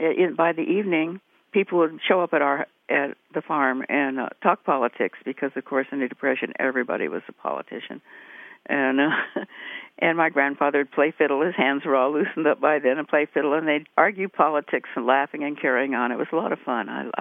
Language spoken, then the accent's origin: English; San Fernando, California, United States; born there; I was born in San Fernando, California in 1927.